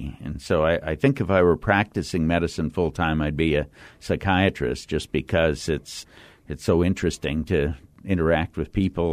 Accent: Cleveland, Ohio, United States; also born or lived in Seattle; Well, I was born in Seattle and then grew up in the Midwest, mostly in outside of Cleveland, along Lake Erie.

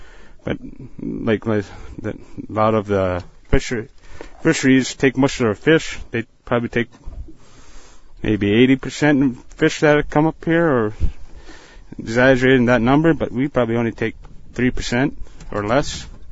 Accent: Bethel, Alaska, United States; Bethel, Alaska.

